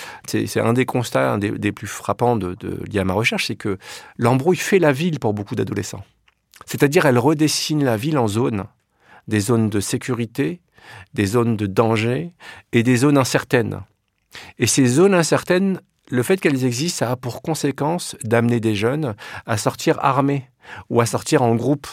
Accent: Paris, Île-de-France, France; also born or lived in Villiers-sur-Marne; j'ai passé jusqu'à 12-13 ans, j'étais à Paris. Et puis après, j'ai déménagé à Villiers-sur-Marne, dans la cité des Hauts-de-Noue. Donc, je suis resté très longtemps à Villiers-sur-Marne, jusqu'en 2005-2006, avant de déménager dans la rue d'en face. Et là, je vis toujours à Villiers-sur-Marne

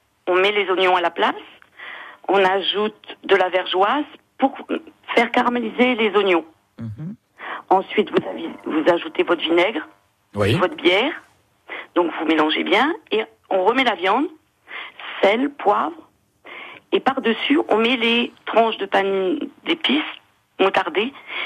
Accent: Hauts-de-France, France; Bon, moi, comme je suis ch'ti, je mets de la goudage.

